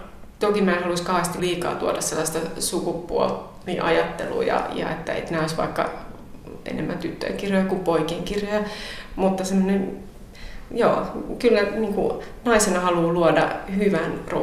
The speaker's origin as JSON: {"language": "Finnish", "town": "Helsinki", "region": "Uusimaa", "country": "Finland", "tie": "born there", "said": "no mä oon syntynyt Helsingissä Helsingissä että Vantaalla."}